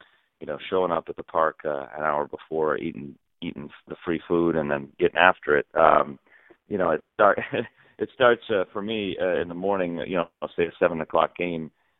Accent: Detroit, Michigan, United States; I would practice, I grew up in Detroit, so we'd have the Tigers games on TV

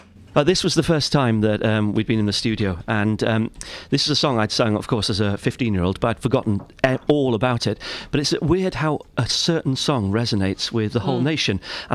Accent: Wales, United Kingdom; But I'm from North Wales, though, not South Wales

